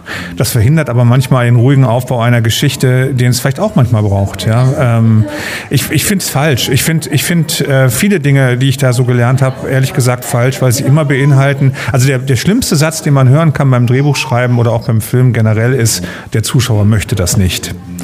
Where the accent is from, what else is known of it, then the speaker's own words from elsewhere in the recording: Schleswig-Holstein, Germany; born there; Ich selber bin ja gebürtig aus Nordfriesland.